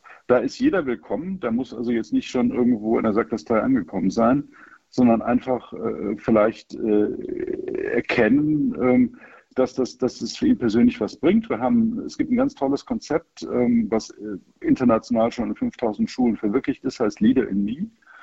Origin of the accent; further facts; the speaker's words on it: Koblenz, Rhineland-Palatinate, Germany; born there; ich bin in Koblenz geboren, also meine Eltern, mein Vater aus Stettin, Pommern nach dem Krieg eben nicht mehr Deutsch. Und meine Mutter aus München